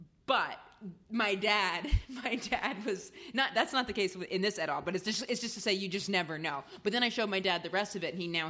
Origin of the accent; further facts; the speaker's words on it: Blue Hill, Maine, United States; I'm from Blue Hill, so this is going down in between.